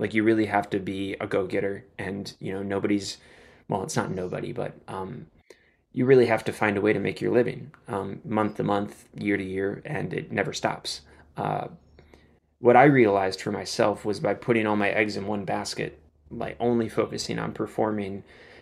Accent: Wisconsin, United States; now in Chicago, United States; I'm from Wisconsin originally, so I'm close to family, which is nice.

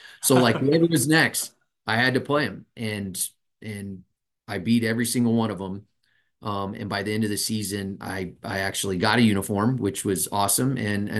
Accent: El Paso, Texas, United States; Yeah, born and raised in El Paso, Texas. You know, my whole family is still back in El Paso

